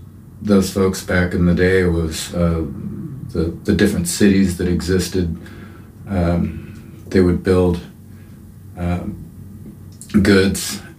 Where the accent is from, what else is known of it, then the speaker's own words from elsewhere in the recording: Montana, United States; moved away as an adult; now in Colorado, United States; I grew up in Montana playing bluegrass and a little bit of country music and some rock. And I moved away from home when I was 19, ended up in Colorado, and I've been there ever since.